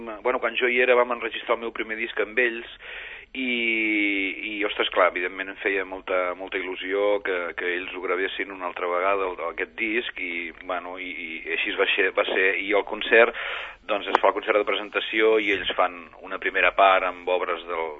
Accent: Blanes, Catalonia, Spain; Dues més també vinculades a la meva vila, a Blanes

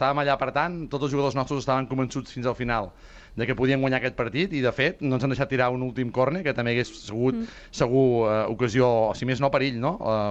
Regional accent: Arenys de Mar, Catalonia, Spain; now in Llagostera, Spain; sóc fill d'Arenys de Mar. La veritat és que sempre la gent em confon. Jo fa molts anys que visc a Llagostera per qüestions de feina, però sóc arenyenc de naixement i també de cor.

